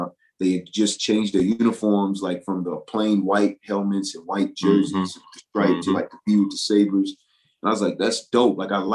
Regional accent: Virginia, United States; I'm from Virginia. I could be a part of what they're creating there versus going to another school that is already established.

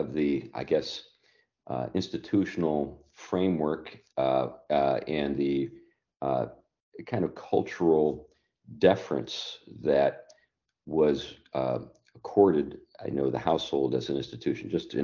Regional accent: United States; when I first came into the Christian faith, because I'm an American.

